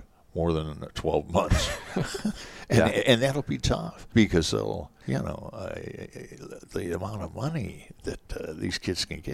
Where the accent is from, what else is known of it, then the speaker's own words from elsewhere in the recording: Indiana, United States; I grew up outside of Chicago, in Northwest Indiana, Chevin, and we never saw a high school game on TV.